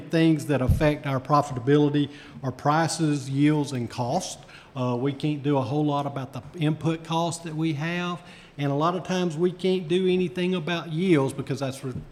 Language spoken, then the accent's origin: English; Alabama, United States; I grew up in North Alabama, and there were two cotton gins within 3 miles of my house.